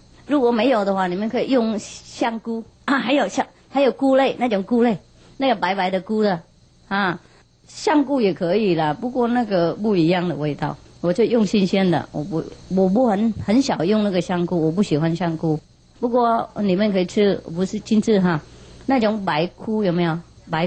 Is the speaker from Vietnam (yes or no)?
yes; Vietnam; now in Taiwan; 因为我们越南人煮不同的嘛